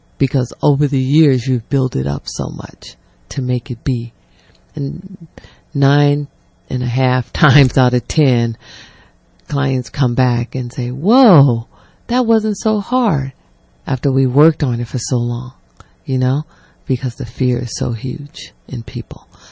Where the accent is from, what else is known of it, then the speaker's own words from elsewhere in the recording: the South, United States; As a black woman, as a young child growing up in the South with a strong mother